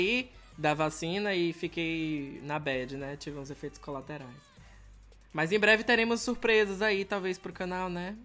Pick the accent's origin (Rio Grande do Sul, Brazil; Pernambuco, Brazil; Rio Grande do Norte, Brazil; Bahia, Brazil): Bahia, Brazil; Salvador; Eu não posso nem falar nada, porque de onde eu venho, em Salvador, se faz 20 graus, o povo já bota um agasalho, um cachecol, uma luva, né?